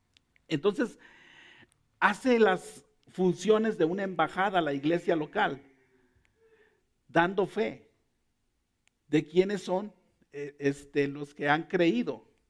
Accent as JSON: {"language": "Spanish", "country": "Mexico", "said": "Ellos nomás verifican en el sistema con mi acta de nacimiento y con todo de que yo de verdad soy mexicano."}